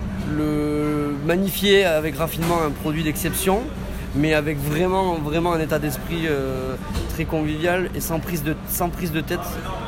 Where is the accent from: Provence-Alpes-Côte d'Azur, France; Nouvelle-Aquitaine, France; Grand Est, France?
Nouvelle-Aquitaine, France; born there; Je suis né au Pays Basque